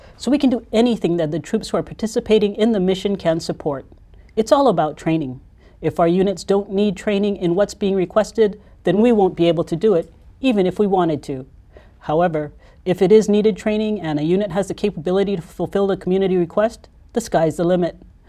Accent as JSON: {"language": "English", "region": "Hawaii", "country": "United States", "tie": "born or raised there", "said": "IRT Public Affairs. Born and raised in Hawaii, I'm prior active duty Air Force"}